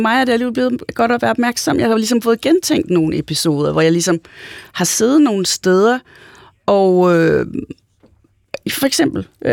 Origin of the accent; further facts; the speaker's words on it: Copenhagen, Capital Region of Denmark, Denmark; jeg arbejder til daglig i Aarhus, så der bliver jeg jo også mødt med, at jeg er jo nok også københavner, men jeg har jyske aner